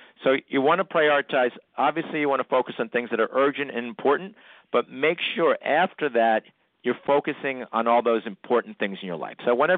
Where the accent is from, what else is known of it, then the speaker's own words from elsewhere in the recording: New York, United States; now in New Jersey, United States; I'm from New York, and I live in New Jersey right now. And everybody in New York and New Jersey were fast talkers.